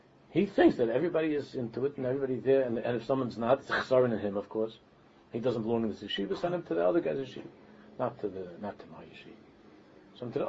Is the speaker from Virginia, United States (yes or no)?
no; Queens, New York, United States; you grew up in Brooklyn, I grew up in Queens.